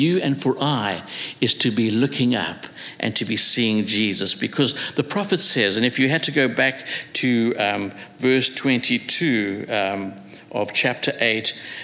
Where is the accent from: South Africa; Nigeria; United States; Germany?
South Africa; I come from South Africa.